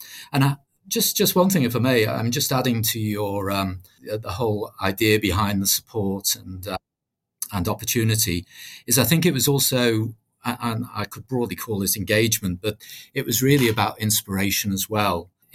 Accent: Wallasey, North West England, United Kingdom; I grew up in Wallasey, which is in the Merseyside area of the UK.

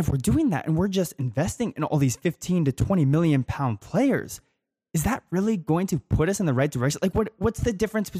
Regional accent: United States; and here in the United States, I am from the United States, I don't think that's any surprise

